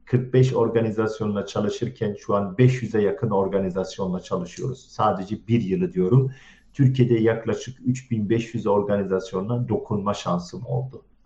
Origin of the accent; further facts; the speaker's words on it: Germany; Dediğiniz gibi Almanya'da doğup büyüdüm.